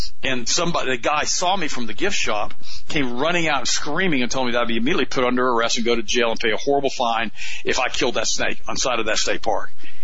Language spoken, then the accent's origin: English; Florida, United States; Well, I was born in Florida. I was never asked to be born here. It's where I was born and where I've raised, where I live.